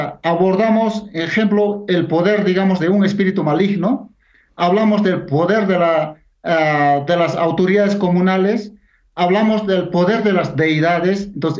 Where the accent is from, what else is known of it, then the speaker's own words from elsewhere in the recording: Peru; hablar, digamos, en lengua originaria en mi país, era pues hasta inclusive un delito